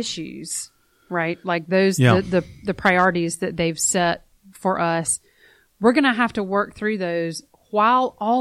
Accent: Columbia, South Carolina, United States; Because I grew up in Columbia, and then I went to College of Charleston for undergrad.

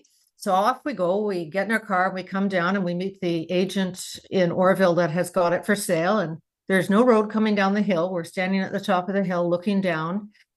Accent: Ontario, Canada; We're both Canadians. Jim from the prairies and I'm from the East Coast, or Central Ontario.

